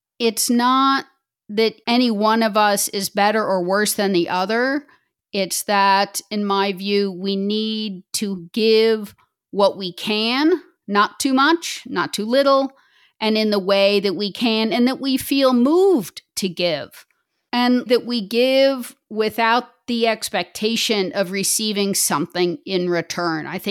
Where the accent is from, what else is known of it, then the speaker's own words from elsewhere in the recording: United States; moved away as an adult; now in Berlin, Germany; I myself was a stranger in a strange land. I'm American. And having moved to Berlin, I really felt the stress of living in a foreign country in another language, which I spoke.